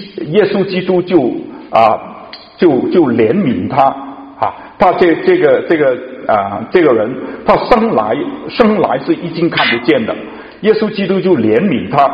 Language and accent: Chinese; Guangdong, China; 我是广东人，我不知道大家懂不懂广东话，听过。